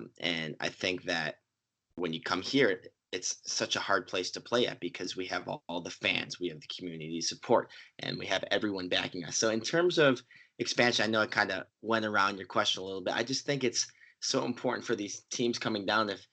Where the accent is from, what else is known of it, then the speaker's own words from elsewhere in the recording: Midwest, United States; I mean, growing up in the Midwest, we know that the demand for soccer increases every year.